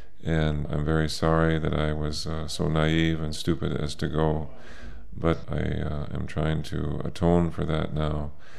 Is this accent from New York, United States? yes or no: yes; Ithaca, New York, United States; I'm from Ithaca, New York, in the United States of America.